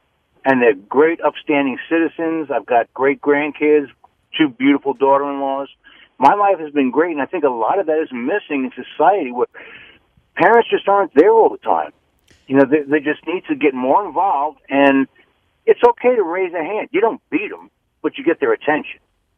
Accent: New York, United States; Actually, my dad's side was from Brooklyn, but I grew up on Long Island.

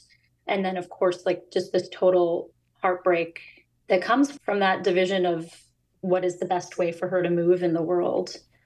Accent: Milwaukee, Wisconsin, United States; Well, I grew up in Milwaukee, Wisconsin.

